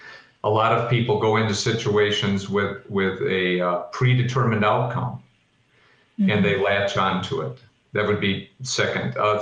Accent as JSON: {"language": "English", "country": "United States", "tie": "born or raised there", "said": "We talk a lot about growing up in the United States, or growing up in our culture, and wanting to be right all the time."}